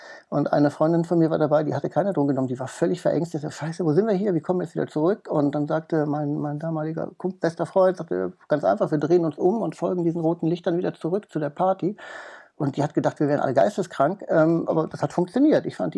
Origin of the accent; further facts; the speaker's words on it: near the Dutch border, Germany; Also ich bin halt in der Provinz aufgewachsen, in der Nähe der holländischen Grenze.